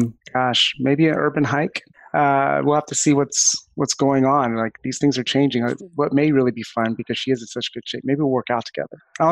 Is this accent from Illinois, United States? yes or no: no; Florida, United States; She's from Florida. I'm from Florida. So we definitely have like that little, you know, Florida man, Florida jokes in common.